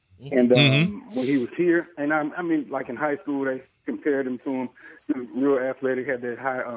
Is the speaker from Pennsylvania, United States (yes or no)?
no; Houston, Texas, United States; growing up in Houston, I'm a Houston native.